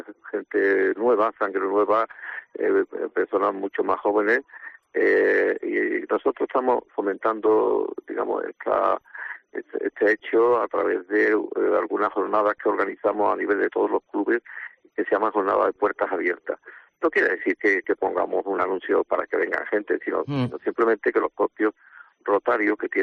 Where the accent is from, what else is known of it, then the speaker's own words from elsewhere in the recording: Morón de la Frontera, Andalusia, Spain; yo nací en un pueblo cerca de Sevilla, Morón de la Frontera. Uh-huh. Y bueno, soy por tanto sevillano y de pueblo